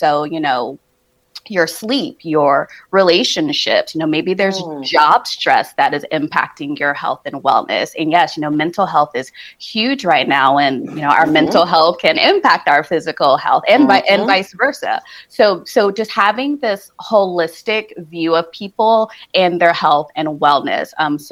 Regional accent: New Jersey, United States; born there; also born or lived in New York / Florida / California; now in Asheville, United States; I was born in New Jersey. So I'm a Jersey girl by birth. I grew up in New Jersey, New York, Florida, and California before made my way to Western North Carolina.

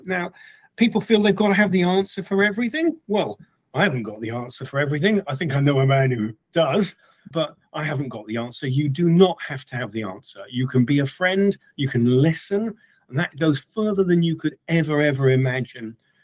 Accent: United States; accent: British; I'm an American who speaks with a British accent. So my dad was a Yank

